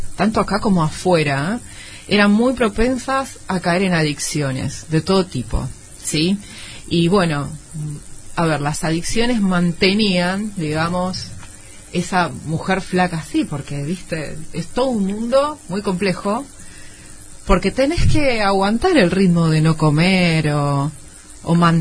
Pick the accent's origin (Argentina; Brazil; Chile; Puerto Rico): Argentina; Campana, Buenos Aires Province; yo digo porque yo soy de Campana, y Campana es una ciudad.